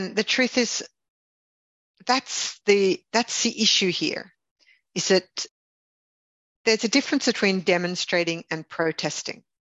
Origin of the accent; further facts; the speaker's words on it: Melbourne, Victoria, Australia; And I come from Melbourne, which is like the Glasgow or the working city of Australia, where striking, worker strikes were common.